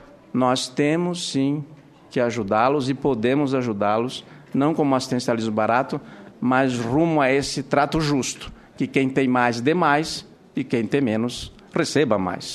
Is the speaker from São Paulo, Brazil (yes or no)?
no; Santa Catarina, Brazil; born there; also born or lived in Rio Grande do Sul / Paraná; Eu sou do Brasil Meridional, sou catarinense de nascimento, vivi muitos anos no Rio Grande do Sul, no Paraná